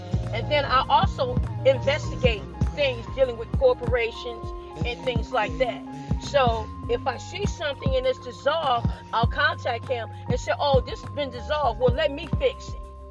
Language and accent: English; United States; And that's me married to a Nigerian, because I'm a Nigerian American too.